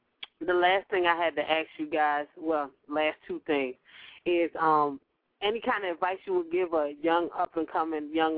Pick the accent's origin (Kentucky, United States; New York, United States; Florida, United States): New York, United States; now in Washington, D.C., United States; I'm Nigerian, right? But I'm from New York, but I live in the DMV in the DC, Maryland, Virginia area.